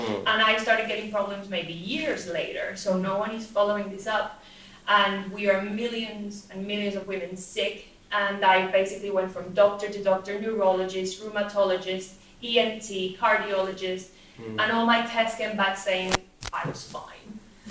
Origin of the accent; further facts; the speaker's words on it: Colombia; I'm from Colombia, and while social media may have raised the visibility of injectables